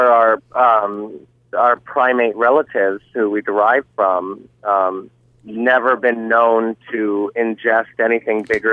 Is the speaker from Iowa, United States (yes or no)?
yes; Iowa, United States; I come from Iowa, from a long lineage of farmers